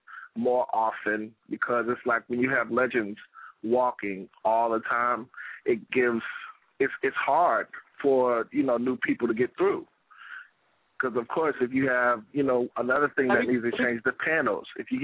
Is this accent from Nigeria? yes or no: no; Atlanta, Georgia, United States; now in New Jersey, United States; I started in Atlanta, but I'm in Jersey.